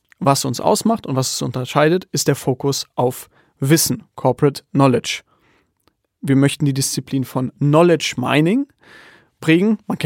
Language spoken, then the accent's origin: German; Munich, Bavaria, Germany; ich komme aus München